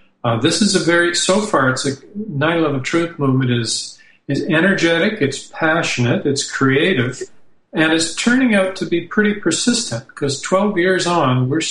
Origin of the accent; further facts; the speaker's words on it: Canada; a journalist who lives quite near my hometown, my home city in Canada